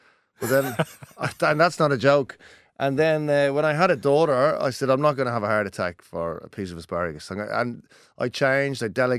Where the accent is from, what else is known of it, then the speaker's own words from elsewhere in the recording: Dublin, Leinster, Ireland; accent: Dublin; now in Australia; Apparently, I'm very Aussie when I come here, and apparently I'm very Dublin when I go over there.